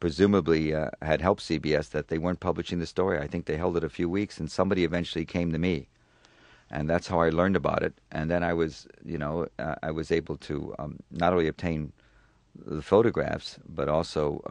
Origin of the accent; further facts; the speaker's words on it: Chicago, Illinois, United States; I grew up in the South Side of Chicago. When I was born in 1937